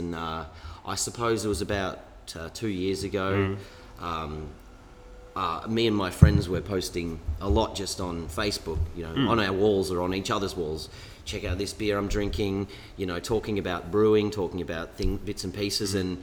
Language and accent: English; Melbourne, Victoria, Australia; also born or lived in Brisbane; I'm originally from Melbourne.